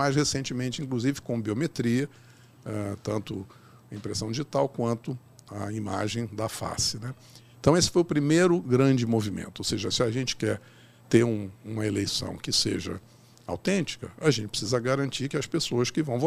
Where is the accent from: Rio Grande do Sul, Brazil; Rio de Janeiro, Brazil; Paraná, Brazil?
Rio de Janeiro, Brazil; Eu que sou carioca, inclusive, acompanhei, teve um problema no Rio de Janeiro